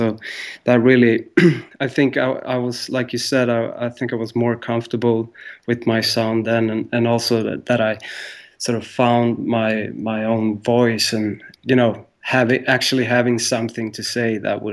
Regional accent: Stockholm, Stockholm County, Sweden; growing up in Sweden, and it's a small community, and in the dance world, you know, so and especially in Stockholm

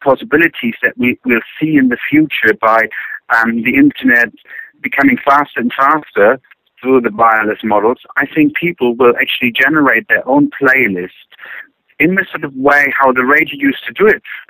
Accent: Germany; English is a second language; I grew up in East Germany, you know, behind the wall

